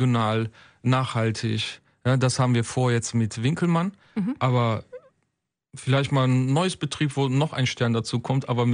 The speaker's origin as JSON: {"language": "German", "town": "Wuppertal", "region": "North Rhine-Westphalia", "country": "Germany", "tie": "born or raised there", "said": "gerade hier in Wuppertal, meine Heimatstadt."}